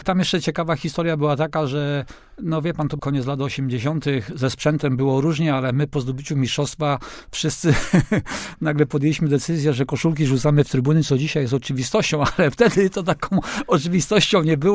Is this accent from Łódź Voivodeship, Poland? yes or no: no; Zbąszyń, Greater Poland Voivodeship, Poland; pochodzę z małej miejscowości, ze Zbąszynia